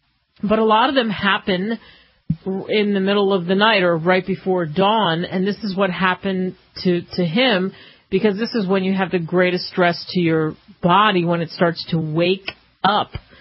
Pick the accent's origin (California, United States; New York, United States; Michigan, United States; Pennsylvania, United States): Pennsylvania, United States; Philadelphia; moved away; and growing up in Philly, there's two things I left Philadelphia with.